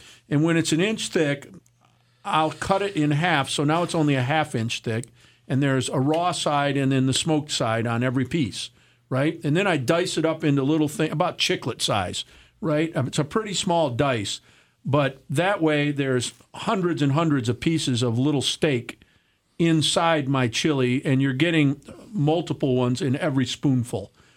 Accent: United States; I'm American, and I'm going to support my president and the government that he runs.

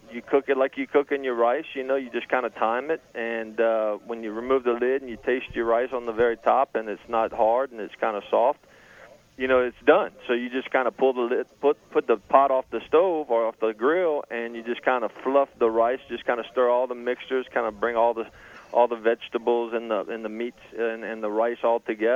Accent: Louisiana, United States; I feel like I have an obligation as a Cajun person

